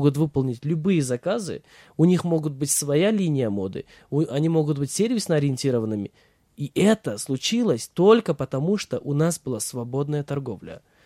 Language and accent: Russian; Kyrgyzstan; владельцы этих швейных предприятий слышали, что я из Кыргызстана